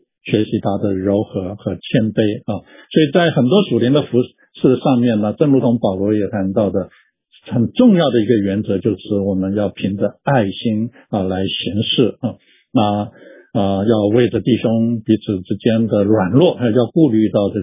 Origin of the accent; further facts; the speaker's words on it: China; 他就像我们中国人的说的学徒了